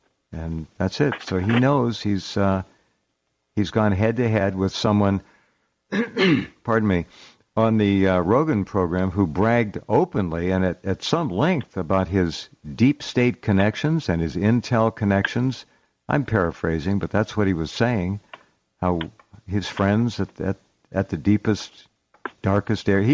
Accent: Santa Barbara, California, United States; So anyway, we're both from Santa Barbara, but don't hold that against either one of us.

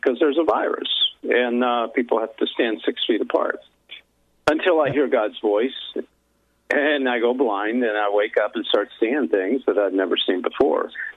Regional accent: Nashville, Tennessee, United States; I came from Nashville, Tennessee. I was a songwriter, wrote some top 10 records back in the early 80s.

